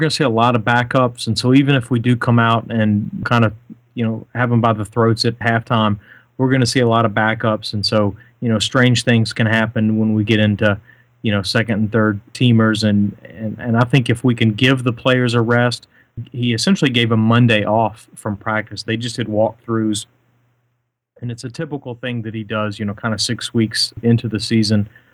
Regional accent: Nashville, Tennessee, United States; You know, I'm from Nashville originally

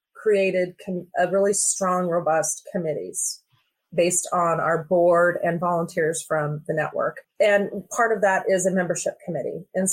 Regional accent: Washington, United States; I'm from Washington, and it seems like the mountain region is a little scarce right now.

